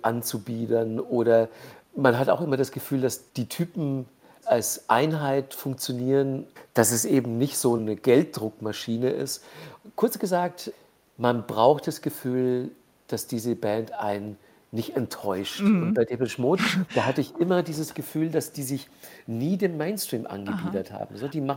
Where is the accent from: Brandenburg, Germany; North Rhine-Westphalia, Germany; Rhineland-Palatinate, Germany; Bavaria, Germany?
Bavaria, Germany; Manching; Ja, so ein kleines Dorf hatte damals, glaube ich, so 5.000, 6.000 Einwohner. Und Ingolstadt, die nächstgrößere Stadt, ja, so 10 Kilometer entfernt. Und das war so der Mittelpunkt meines Lebens.